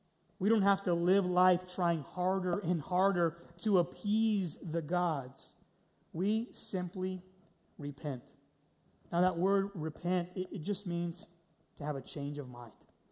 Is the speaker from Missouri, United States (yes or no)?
no; Dallas, Texas, United States; You know, I grew up in Dallas, Texas